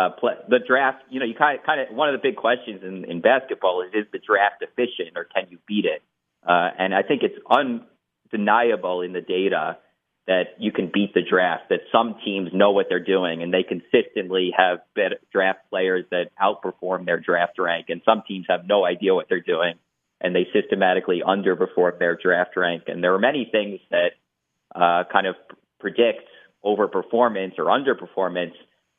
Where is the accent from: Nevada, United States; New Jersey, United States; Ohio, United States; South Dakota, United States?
New Jersey, United States; I grew up in New Jersey area, rooting for the Knicks of Patrick Ewing and Charles Oakley and Anthony Mason, John Starks.